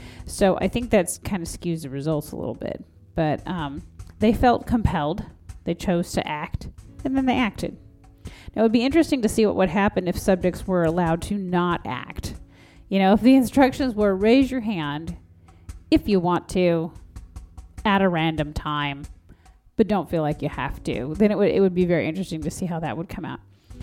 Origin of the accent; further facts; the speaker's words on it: United States; Of course, the United States. Love you. That's my home country.